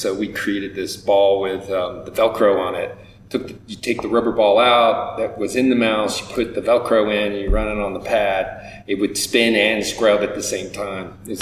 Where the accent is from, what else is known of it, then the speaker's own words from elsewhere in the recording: Georgia, United States; also born or lived in Tennessee / Virginia / Florida; Grew up in the South in the United States. So Georgia, Tennessee, Virginia. I was born in Florida.